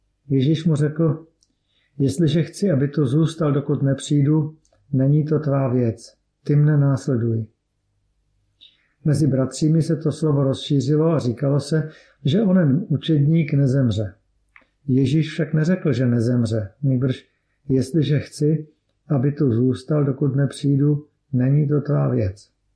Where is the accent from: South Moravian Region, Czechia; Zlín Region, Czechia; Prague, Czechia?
Zlín Region, Czechia; Vsetín; Vyrůstal jsem na Vsetíně ve věřící rodině. Patřili jsme do horního sboru Českobratrské církve evangelické